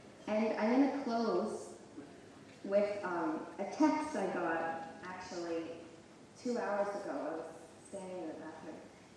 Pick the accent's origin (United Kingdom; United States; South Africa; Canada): Canada; Ontario; now in Montreal, Canada; I always wanted to move to Montreal. I was from Ontario, and I found my way there. I moved there alone with my daughter